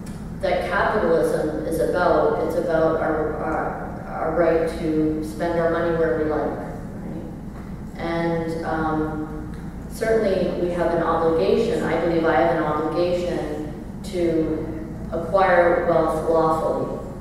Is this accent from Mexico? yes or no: no; Canada; That's why I'm particularly passionate as a Canadian about what's happening now with the restoration of land and treaty rights of First Nations.